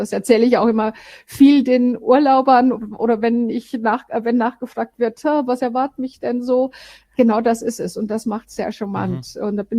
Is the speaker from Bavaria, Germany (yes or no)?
yes; Bavaria, Germany; now in Frankfurt, Germany; ich bin aufgewachsen am Chiemsee und bin halt irgendwann mal in die Welt hinausgezogen, aber hauptsächlich in Deutschland gewesen